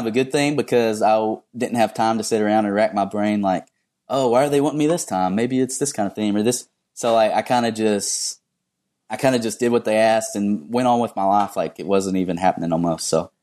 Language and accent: English; Kentucky, United States; I'm from Kentucky. Where he's from is not far from where I live